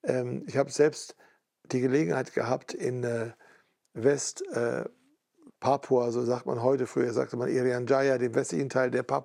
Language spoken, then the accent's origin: German; Duisburg, North Rhine-Westphalia, Germany; Meine Heimatstadt Duisburg ist auch von Wikingern mal überfallen worden, nicht nur einmal.